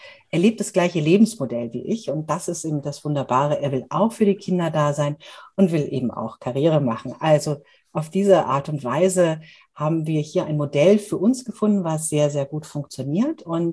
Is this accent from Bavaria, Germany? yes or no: yes; Munich, Bavaria, Germany; born there; bin gebürtige Münchnerin, das hört man vielleicht nicht ganz so stark, aber wenn ich mit meiner bayerischen Freundin Julia Knorr, die ich auch heute Abend noch treffe, rede, dann verfalle ich immer wieder in so einen leicht bayerischen Singsang